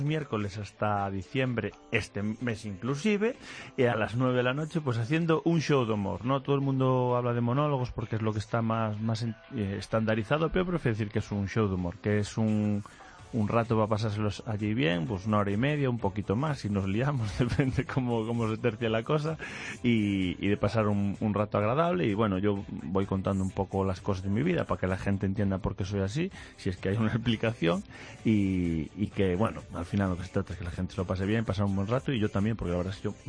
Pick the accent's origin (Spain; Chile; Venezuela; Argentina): Spain; Salceda de Caselas, Galicia; also born or lived in Vigo; Yo soy de un sitio que se llama Picoña, en Sarcea de Caselas. Lo que pasa es que me llevaron a nacer a Vigo, que es donde había hospital, pero me empadronaron en Tui, que es donde son los padres de mi madre